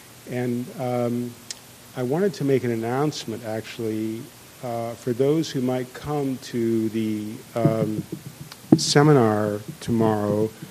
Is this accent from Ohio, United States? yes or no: yes; Ohio, United States; And I'm from Ohio, actually, an industrial town, a steel town, and I came out to California.